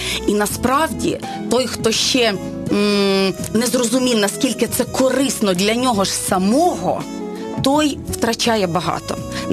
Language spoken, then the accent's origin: Ukrainian; Poltava, Poltava Oblast, Ukraine; Полтава, ми там народилися, жили, вчилися, одружилися, а поїхали в село Кротенки